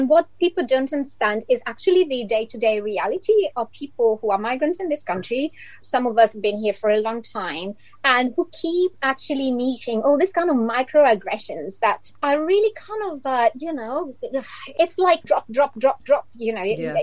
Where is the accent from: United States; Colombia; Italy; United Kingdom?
Italy; I'm from Italy.